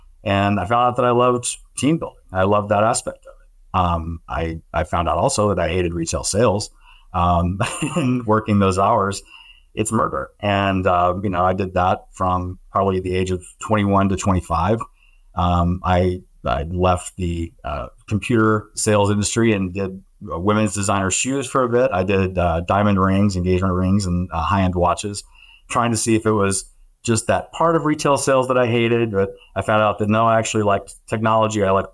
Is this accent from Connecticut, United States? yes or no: no; Alabama, United States; accent: Southern; So I did not tell them that I grew up in Alabama, because I could speak like someone who came from California, and they never questioned that I ever had a Southern accent.